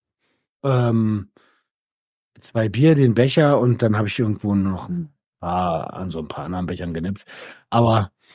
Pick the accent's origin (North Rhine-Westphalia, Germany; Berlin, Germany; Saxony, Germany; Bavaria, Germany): Berlin, Germany; Ja, meine Heimatstadt und dann am Brandenburger Tor sprechen zu dürfen.